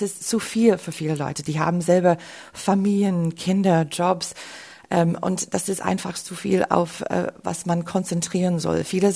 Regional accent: Wisconsin, United States; German is a second language; also ich komme aus Wisconsin, das ist eine Bundesstadt, das man nennt ein Swing State.

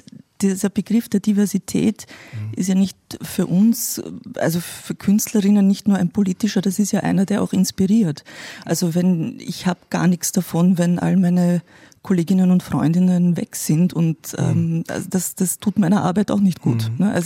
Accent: Austria; wie du weißt, komme ich aus Österreich

